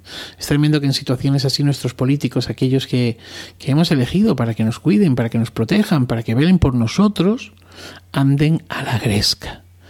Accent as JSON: {"language": "Spanish", "town": "Arroyo de la Luz", "region": "Extremadura", "country": "Spain", "tie": "born or raised there", "said": "mi pueblo, Arroyo de la Luz, se encuentra precisamente entre estos dos pueblos en un radio de apenas unos 10-15 kilómetros."}